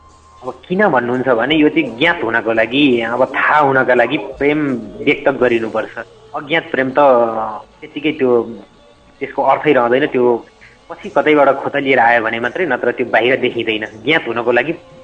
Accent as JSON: {"language": "Nepali", "town": "Khotang", "region": "Koshi Province", "country": "Nepal", "tie": "born or raised there", "lives_now": "Malaysia", "said": "मेरो खोटाङ हो मेरो खोटाङको वपलुखा गाविस वार्ड नम्बर 6 पर्छ"}